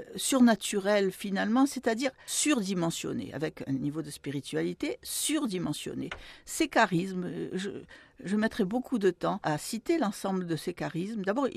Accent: Algeria; now in Toulouse, France; moi, je suis rapatriée d'Algérie

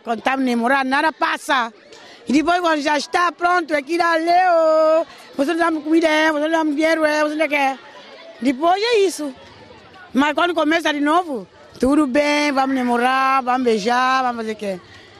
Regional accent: Agostinho Neto, Lobata, São Tomé & Príncipe; Nasci aí, em Agostinho Neto, antigamente falava Rio de Ouro.

